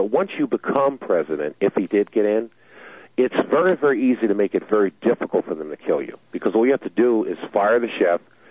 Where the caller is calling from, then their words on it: Connecticut, United States; I'm calling from Connecticut. I'm calling from a state that had Joe Lieberman run on his Democratic primary